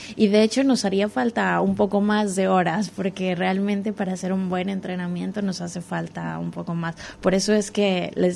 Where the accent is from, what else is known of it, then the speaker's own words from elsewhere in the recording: Mexico; moved away as an adult; now in Barcelona, Spain; Sí, jo vengo des de Barcelona. Bueno, soy mexicana. Llegué a Barcelona a estudiar una maestría en danza terapia